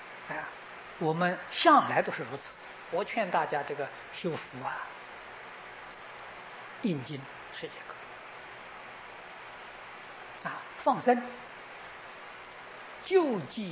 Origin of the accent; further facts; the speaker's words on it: Taiwan; 我说很可惜，我从台湾来，台湾事情一样的不知道。